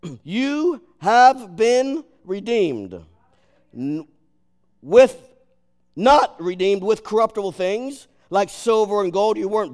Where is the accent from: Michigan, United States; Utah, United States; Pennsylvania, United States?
Pennsylvania, United States; Lancaster; also born or lived in Lebanon; most of us in the team here are from Lancaster County, okay? Some of us grew up in an agricultural setting, and because we're from Lancaster and Lebanon